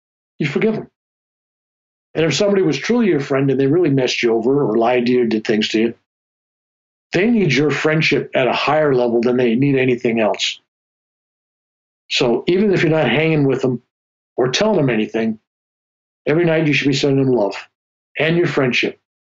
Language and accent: English; Ireland; Being an Irishman, it comes out of me once in a while, so forgive me.